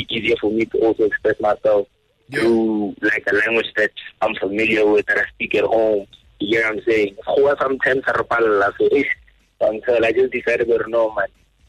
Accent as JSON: {"language": "English", "town": "Mokopane", "region": "Limpopo", "country": "South Africa", "said": "Bro, me, I'm from Mokopane, Makolereng, Gunwan. So, yeah, that's where I'm from, bro."}